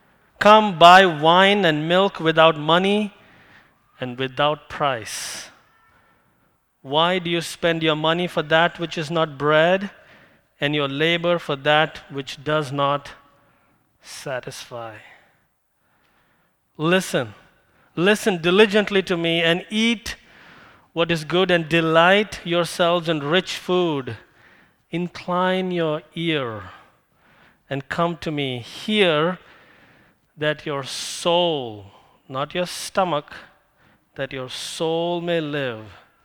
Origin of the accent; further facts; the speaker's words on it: India; now in Issaquah, United States; I'm from India.